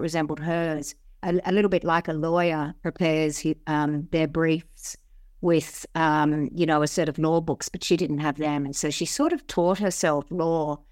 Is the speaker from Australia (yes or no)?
yes; Sydney, New South Wales, Australia; I grew up in Sydney, and so I have memories of those places. I came into the inner city when I was 17